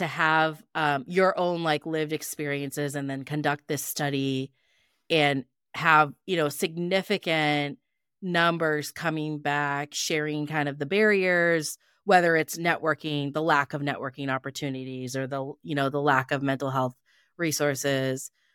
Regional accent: United States; born there; I'm Pakistani, American born

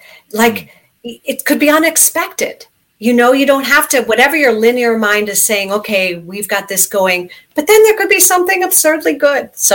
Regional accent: Stratford, Ontario, Canada; born there; Well, I actually was born in Stratford, Ontario. So I'm a little bit Canadian like you, okay.

